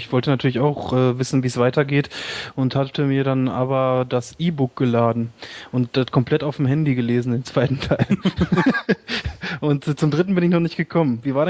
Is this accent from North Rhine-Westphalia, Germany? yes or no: yes; North Rhine-Westphalia, Germany; born there; ich komme ursprünglich, geboren bin ich im Kreis Borken, und da sagte man das so ganz normal, Leitungswasser